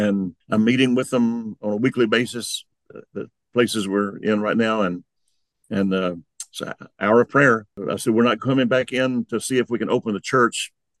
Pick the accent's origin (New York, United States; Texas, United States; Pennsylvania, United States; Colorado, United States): Texas, United States; Jayton; I grew up in West Texas. I grew up in a town of 500 people, Jayton, Texas.